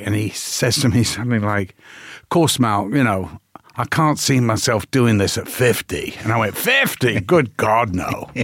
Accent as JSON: {"language": "English", "town": "Liverpool", "region": "North West England", "country": "United Kingdom", "said": "You know, I'm from Liverpool"}